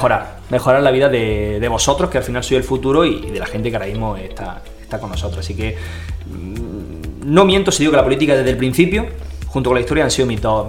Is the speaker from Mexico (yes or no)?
no; El Ejido, Andalusia, Spain; yo nací en El Ejido. Yo soy criado y nacido en El Ejido, como se suele decir, y he vivido un tiempo en la Loma de la Mezquita y después toda mi vida ha sido en Ejido Norte. O sea, soy ejidense 100%.